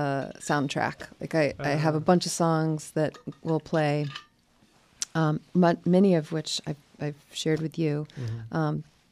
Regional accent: Tucker, Georgia, United States; Yeah, Tucker, Georgia, just outside of Atlanta, about 20 minutes.

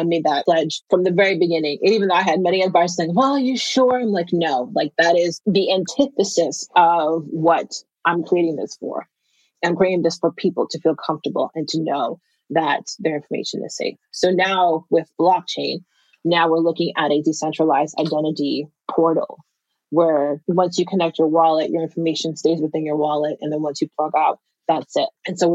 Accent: Boston, Massachusetts, United States; I'm originally from Boston. So the Boston schools were the very first to really get integrated into Facebook.

